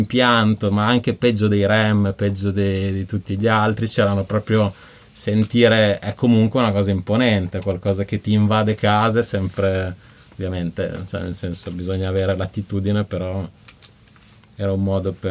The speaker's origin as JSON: {"language": "Italian", "town": "Bologna", "region": "Emilia-Romagna", "country": "Italy", "tie": "born or raised there", "said": "è difficile non avere un rapporto con … nascendo e crescendo a Bologna"}